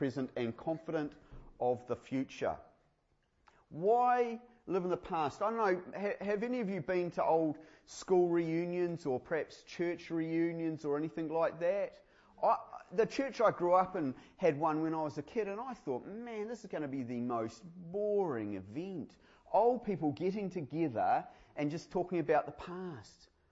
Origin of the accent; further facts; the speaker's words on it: New Zealand; We're Kiwi males.